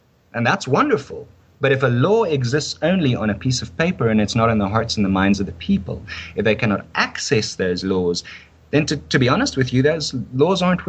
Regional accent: South Africa; And growing up in South Africa is a very, very tough

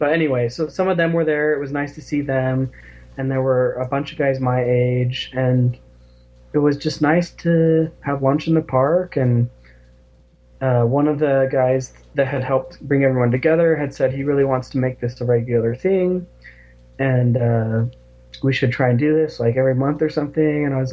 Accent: Arizona, United States; I was kind of from the East Valley Mormon town, like outside of Phoenix growing up.

